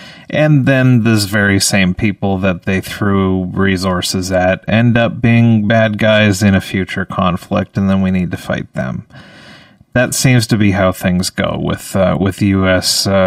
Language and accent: English; Canada; as a Canadian